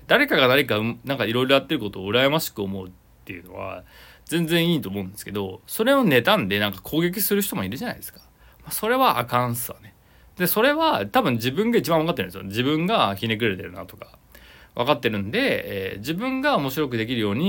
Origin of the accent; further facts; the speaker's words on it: Nagoya, Aichi, Japan; こちら地元名古屋もね入ってきましたけど